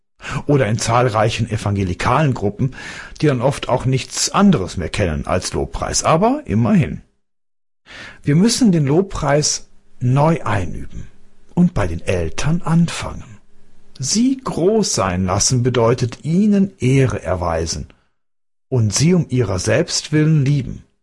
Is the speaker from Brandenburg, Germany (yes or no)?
no; North Rhine-Westphalia, Germany; Bei uns am Niederrhein, wo ich herkomme